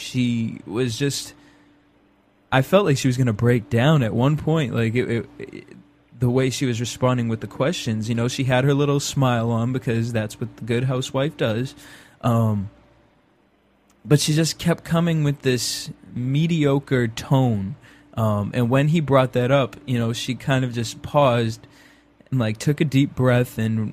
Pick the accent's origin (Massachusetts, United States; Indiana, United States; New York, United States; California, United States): Massachusetts, United States; You know, I'm from Cape Cod, so I've deal with lots of very wealthy people, and they have this arrogance about them.